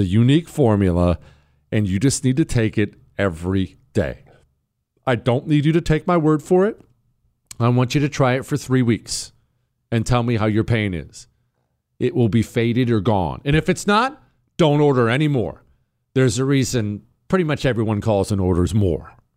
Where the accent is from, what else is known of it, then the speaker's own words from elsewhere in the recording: Houston, Texas, United States; Here in Houston, here in Texas in general, the weather, as much as I love my home state, the weather is awful, absolutely awful.